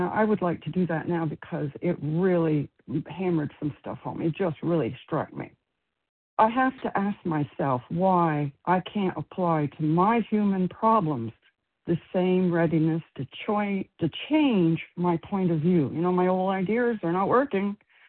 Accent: Florida, United States; I'm from Florida, presently in Vermont.

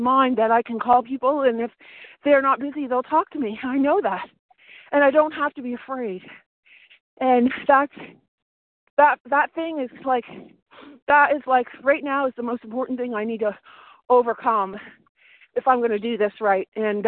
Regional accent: Nova Scotia, Canada; And I'm from Nova Scotia.

